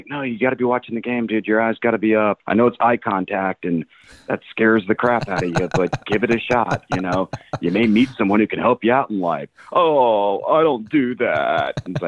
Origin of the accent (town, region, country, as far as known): Austin, Texas, United States